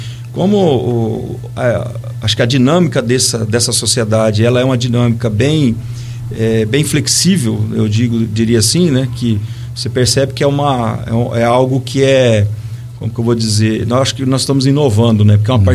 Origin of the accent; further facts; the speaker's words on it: Paraná, Brazil; born there; o estado do Paraná onde eu nasci, e a gente veio de lá com essa cultura, né